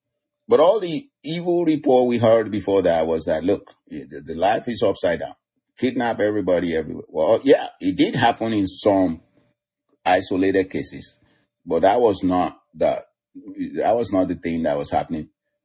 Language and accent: English; Nigeria; We are from Nigeria.